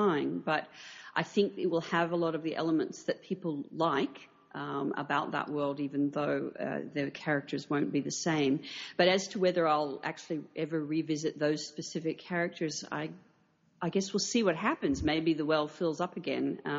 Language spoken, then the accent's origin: English; Rocky Mountains, United States; in my childhood, I grew up partly in the Rocky Mountains, and, you know, there were a lot of hawks and eagles there